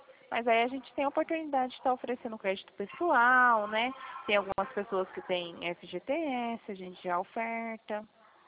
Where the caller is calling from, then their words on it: São Paulo, Brazil; Fala aqui de São Paulo, da Central do Santander.